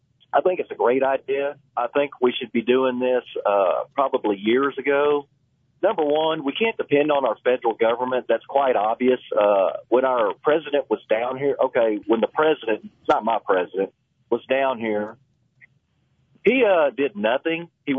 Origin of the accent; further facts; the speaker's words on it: Texas, United States; I'm an American, but I'm a Texan first. And we as Texans think different